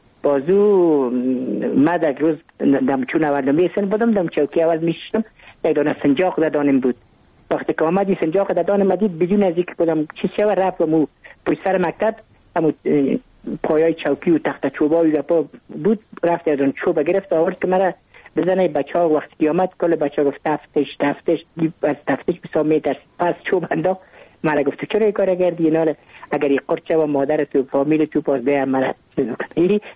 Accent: Kabul, Afghanistan; ما متولد کابل هستم، در نای اول کابل تولد شدیم. تحصیلات ابتدایی خود در مکتب عاشقان عارفان، در تحصیلات متوسطه و تحصیلات عالی خود در لیسه حبیبیه ما به پایان رساندیم.

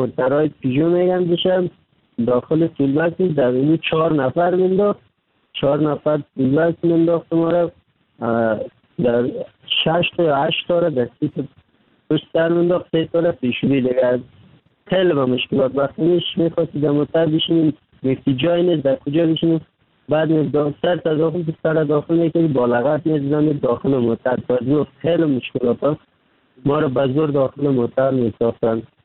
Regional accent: Afghanistan; now in Turkey; در مدت 3 سال میشه ترکیه آمدم، از افغانستان 3 سال میشه حرکت کردم، فعلا هم ترکیه هستم. اما از افغانستان آمدم طرف پاکستان آوردم، آمدم از کابل آمدم،

